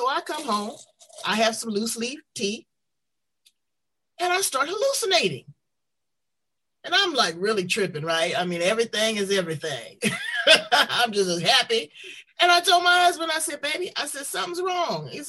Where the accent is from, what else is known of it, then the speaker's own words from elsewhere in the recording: United States; So brains, I go, being an American, you know, I'm buying up everything, okay?